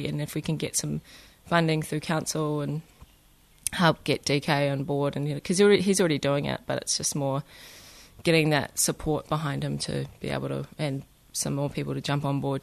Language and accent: English; Queenstown, Otago, New Zealand; Because we grew up in Queenstown